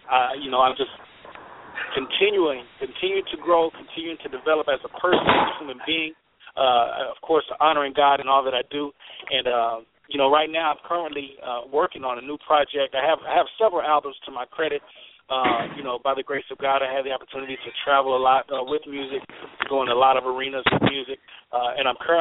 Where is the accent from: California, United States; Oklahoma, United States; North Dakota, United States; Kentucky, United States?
Oklahoma, United States; Muskogee; home is where the heart is, and that's in Muskogee, Oklahoma. I grew up in Muskogee, Oklahoma, went to Muskogee High School